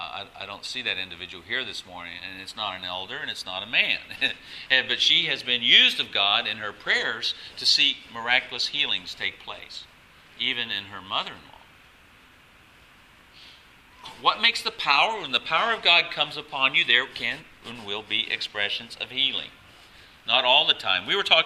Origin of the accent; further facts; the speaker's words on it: North Carolina, United States; I'm from North Carolina, United States. I grew up, I never saw an Asian person